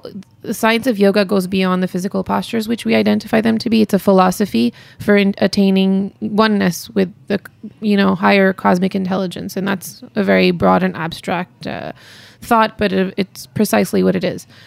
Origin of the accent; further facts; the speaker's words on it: Montreal, Quebec, Canada; because I'm born and raised in Montreal. Mm-hmm. I never even really been to India that much before. My parents being from there